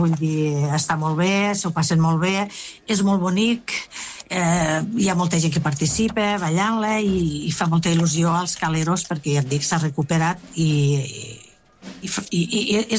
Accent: L'Ametlla de Mar, Catalonia, Spain; estic parlant ara del pregó, davant del meu poble, tota la cala.

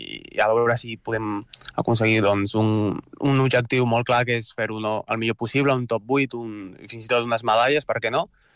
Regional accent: Gavà, Catalonia, Spain; jo soc de Gavà, és veí

